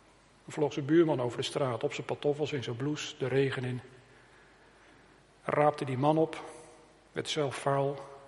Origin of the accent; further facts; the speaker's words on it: Harderwijk, Gelderland, Netherlands; De plaats waar ik opgegroeid ben in Harderwijk.